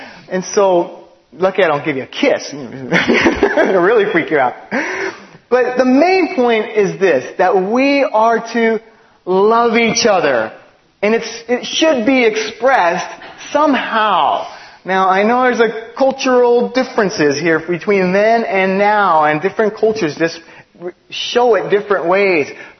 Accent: Los Angeles, California, United States; I grew up in East LA, and the Latin culture really loves to give big old kisses on the cheek all the time.

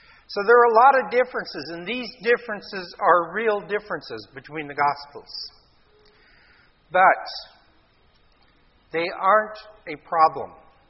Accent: United States; I can say that because I'm American.

